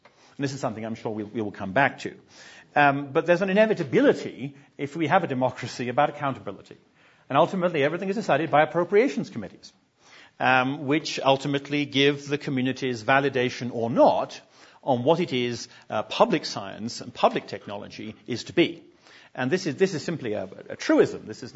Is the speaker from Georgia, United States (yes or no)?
no; Chicago, Illinois, United States; also born or lived in United Kingdom; I'm from Chicago, as you can tell from my accent.